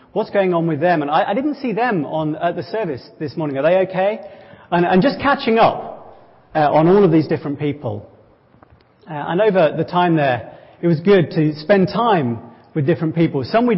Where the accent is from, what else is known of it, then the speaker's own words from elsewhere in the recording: United States; hey, don't mind me, I'm an American.